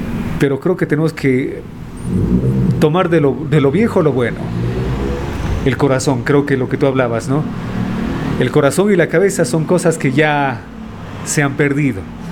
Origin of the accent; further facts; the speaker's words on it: Cuenca, Azuay, Ecuador; Yo nací aquí en Cuenca porque mi papá viene a Tomebamba con mi mamá y nosotros nacimos aquí. Pero realmente nuestras raíces están en Loja.